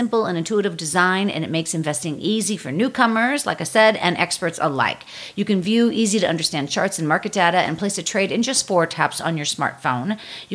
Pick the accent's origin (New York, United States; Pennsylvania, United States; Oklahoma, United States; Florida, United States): Pennsylvania, United States; Pittsburgh; That's right, because I'm from Pittsburgh.